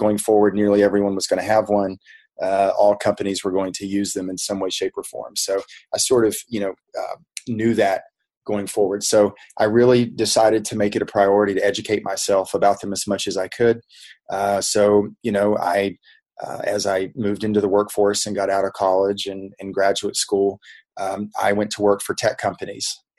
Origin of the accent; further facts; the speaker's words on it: West Virginia, United States; I was born and raised in West Virginia. My dad was a coal miner. So I am from, Appalachia.